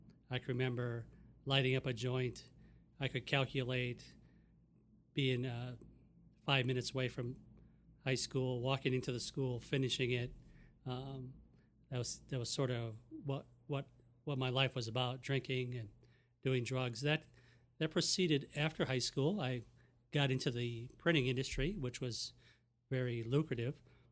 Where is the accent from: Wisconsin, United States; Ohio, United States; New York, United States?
Wisconsin, United States; Menomonee Falls; I'm a member of Falls Baptist Church. I was born and raised in Menominee Falls, actually a large village just outside of Milwaukee.